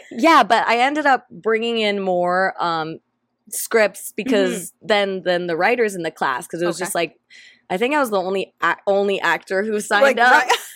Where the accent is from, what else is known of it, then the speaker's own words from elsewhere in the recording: California, United States; Yes, born and raised. My mom's whole side of the family's in LA, so I grew up going to LA all the time to visit my grandma